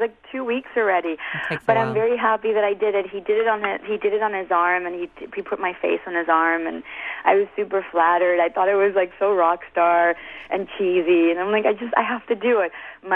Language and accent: English; Queens, New York, United States; I'm from Queens.